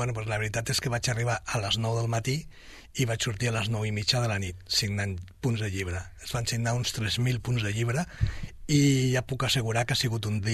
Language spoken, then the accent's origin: Catalan; Catalonia, Spain; com que sóc català, vull dir, les havia de gastar.